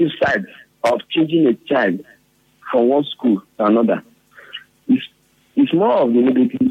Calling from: Erema, Rivers, Nigeria; I'm calling you from Erema.

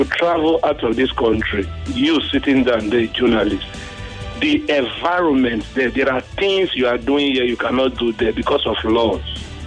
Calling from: Badagry, Lagos, Nigeria; I'm calling from Badagry-Azi.

